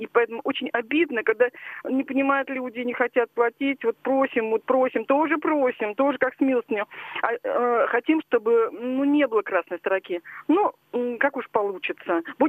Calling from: Moscow Oblast, Russia; мы из Подмосковья.

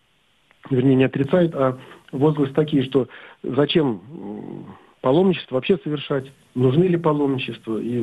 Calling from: Pskov Oblast, Russia; Я звоню из Псковской губернии.

